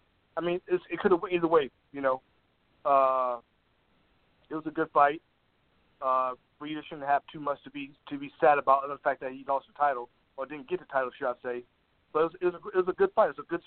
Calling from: Tampa, Florida, United States; I'm calling from Tampa, Florida.

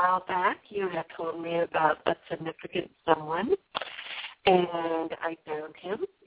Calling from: California, United States; California.

